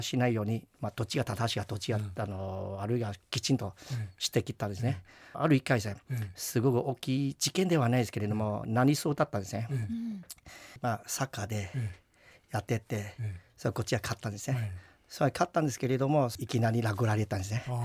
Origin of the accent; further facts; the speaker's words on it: Perak, Malaysia; Japanese is a second language; マレー半島のクアラルンプールの北の方にある、うん、あのペラ州ですね。